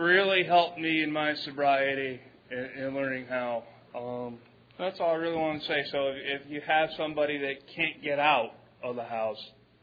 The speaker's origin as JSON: {"language": "English", "region": "Vermont", "country": "United States", "said": "I'm from Vermont. Real small, real rural."}